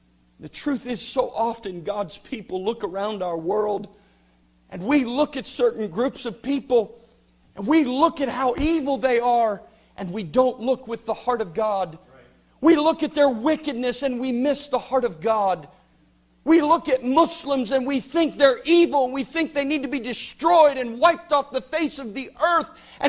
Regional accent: New Jersey, United States; I grew up as a little boy in New Jersey. Don't hold that against me. I grew up in New Jersey

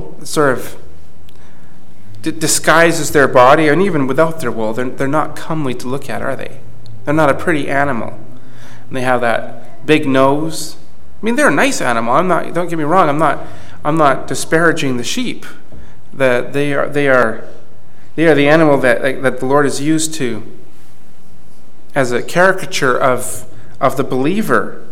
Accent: Canada; I was proud to tell people that I was from Canada.

